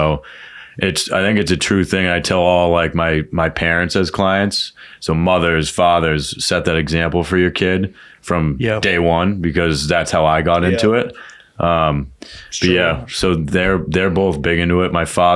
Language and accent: English; Waltham, Massachusetts, United States; Yeah, I grew up in Waltham, Mass. Literally born and raised.